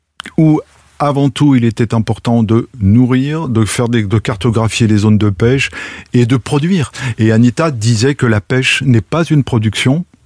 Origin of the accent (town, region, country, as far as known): France